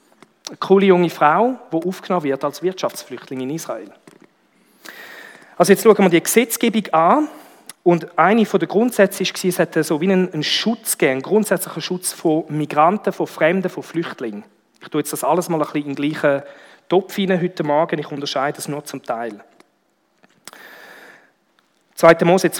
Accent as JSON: {"language": "German", "country": "Switzerland", "said": "wenn wir uns als Schweizer auch die Frage gefallen lassen, sind denn wir in unserer Schweizer Vergangenheit auch schon darauf angewiesen gewesen, dass andere Länder uns aufnehmen?"}